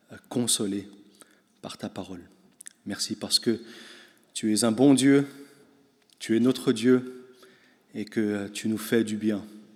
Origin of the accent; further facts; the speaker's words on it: Belgium; est aussi une réalité chez nous en Belgique.